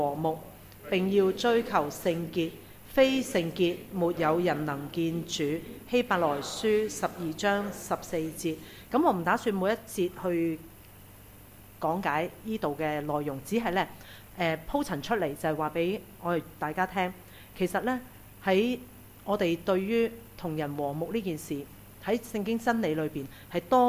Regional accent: China; 我們中國人最厲害就是國家自掃門前雪

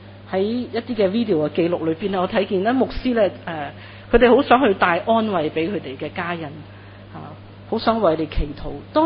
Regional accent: Hong Kong; 所以我们生长在香港长大，我们很明白的了，有地有楼呢

